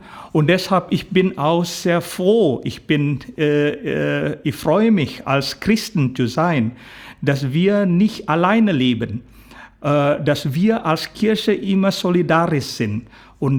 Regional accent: Indonesia; German is a second language; Ich komme aus Indonesien und ich verstehe, was die Bedeutung von Armut

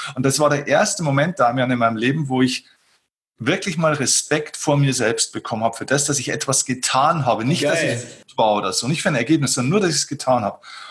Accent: Vilsbiburg, Bavaria, Germany; Dann habe ich mir den Kinosaal meiner Heimatstadt Vilsbiburg gemietet

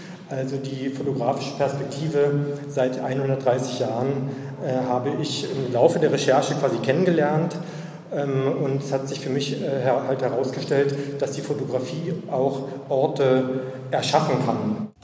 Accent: Cottbus, Brandenburg, Germany; born there; Ich bin in Cottbus geboren, insofern bin ich, es ist ja nicht weit von Berlin weg

